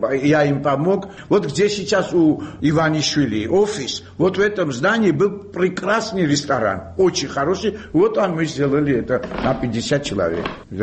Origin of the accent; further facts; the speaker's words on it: Tbilisi, Georgia; Мы вот коренной тбилисель.